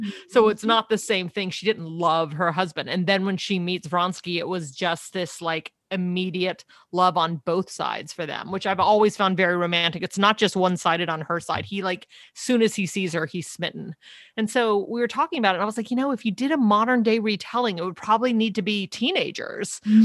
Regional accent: Tennessee, United States; also born or lived in New York; So I grew up in Tennessee, actually. And so I always lived in small towns. So when I went to NYU for college, I was 18 when I arrived in New York.

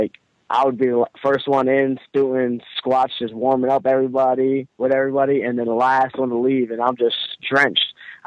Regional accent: Allentown, Pennsylvania, United States; My very first match I had in my hometown, Allentown, Pennsylvania.

